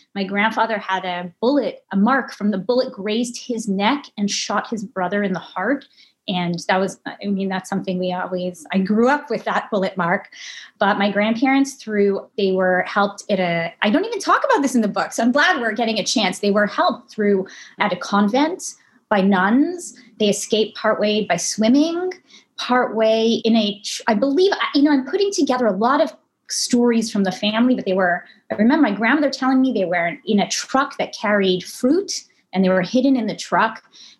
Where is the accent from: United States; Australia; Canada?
Canada; By the way, I'm Canadian, but that didn't matter. I didn't seem Canadian.